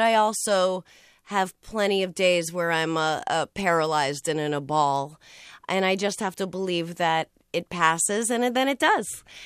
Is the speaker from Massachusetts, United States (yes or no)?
yes; Boston, Massachusetts, United States; I'd say, you know, I'm from Boston.